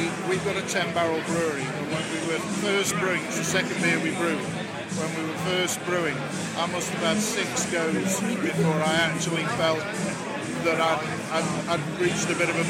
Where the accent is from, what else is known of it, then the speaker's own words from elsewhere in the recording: Newcastle-under-Lyme, West Midlands, United Kingdom; I'm from Newcastle-under-Lyme